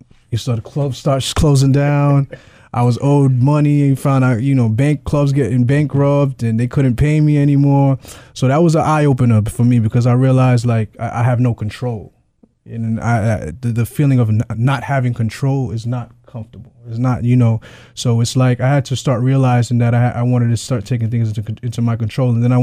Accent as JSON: {"language": "English", "region": "New York", "country": "United States", "tie": "born or raised there", "also_born_or_lived": "Brooklyn", "said": "That's where I was born, and we went out to Long Island, and I was raised out in Long Island."}